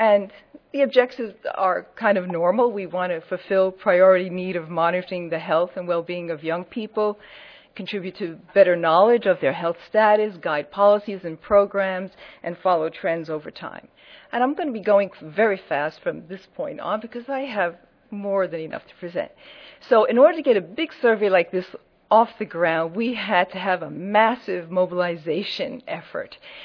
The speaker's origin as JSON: {"language": "English", "town": "Montreal", "region": "Quebec", "country": "Canada", "said": "I'm from Montreal, the province of Quebec, Canada."}